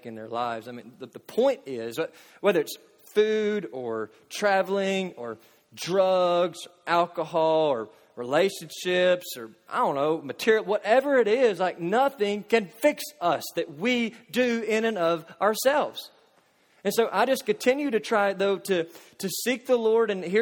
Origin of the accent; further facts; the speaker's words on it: Kentucky, United States; "No, I'm not. I'm actually from Kentucky."